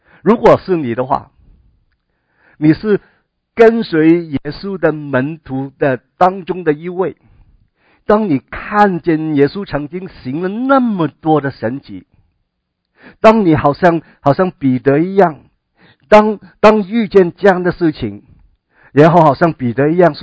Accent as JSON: {"language": "Chinese", "country": "China", "said": "可能我们中国人啊，从小就读武侠小说啊"}